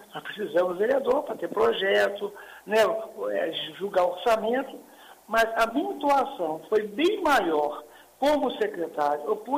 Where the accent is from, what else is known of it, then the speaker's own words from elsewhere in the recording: Brazil; eu não sou contra a bandeira verde e amarela, até porque eu sou brasileiro.